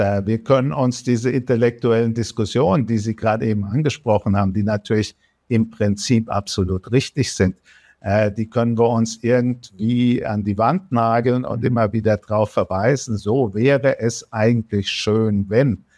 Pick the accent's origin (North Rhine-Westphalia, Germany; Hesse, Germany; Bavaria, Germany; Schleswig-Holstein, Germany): Bavaria, Germany; Ich denke an meine Heimat, die Bayerische Rhön.